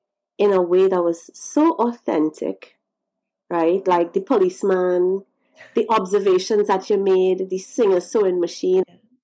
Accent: Trinidad & Tobago; Being a Trinidadian myself, born and raised

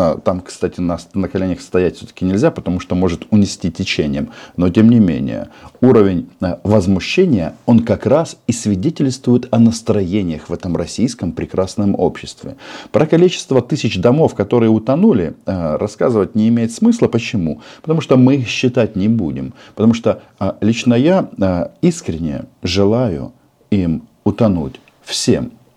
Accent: Kazakhstan; born there; Я родился в Казахстане.

